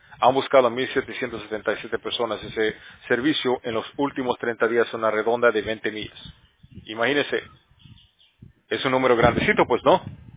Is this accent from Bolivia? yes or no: yes; Bolivia; now in United States; Yo soy de Bolivia, para ser exacto, pero obviamente estamos en Estados Unidos.